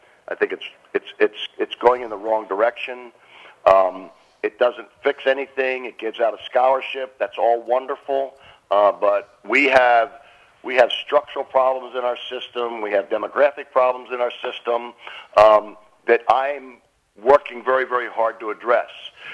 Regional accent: Bensalem, Pennsylvania, United States; Oh, I grew up in Bensalem, and Philadelphia Park has been a part of my life since I was about 20 years old.

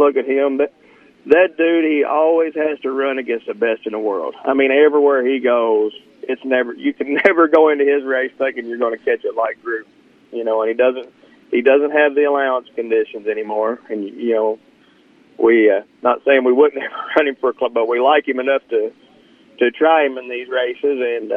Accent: Owensboro, Kentucky, United States; Owensboro.

